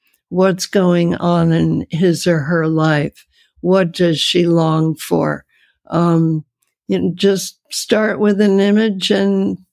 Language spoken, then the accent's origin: English; New Jersey, United States; the tiny, tiny little roses that used to grow next to my house when I was growing up in New Jersey, because that was a safe place for me.